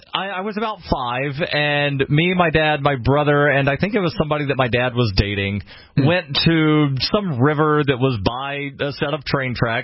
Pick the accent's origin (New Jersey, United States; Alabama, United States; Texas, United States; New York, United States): Alabama, United States; Birmingham; Mentioned some of the interesting things about growing up in Birmingham, Alabama